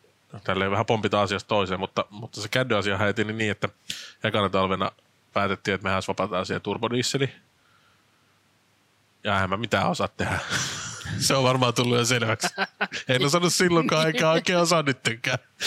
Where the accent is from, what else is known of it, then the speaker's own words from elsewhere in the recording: Karis, Uusimaa, Finland; kaikkihan me ollaan Karjaalta